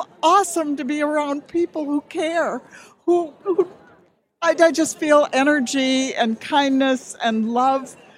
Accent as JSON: {"language": "English", "region": "Connecticut", "country": "United States", "said": "I'm from Connecticut."}